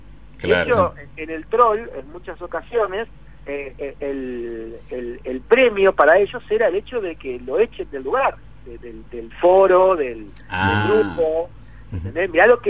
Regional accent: Argentina; Me parece fundamental que nosotros como argentinos empezamos a pensar en cómo estamos nosotros

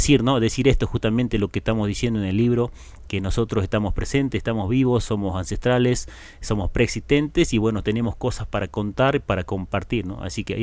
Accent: Cuesta Azul, Salta, Argentina; yo soy de Cuesta Azul. Uh-huh. Es una comunidad colla dentro del municipio de Nazareno.

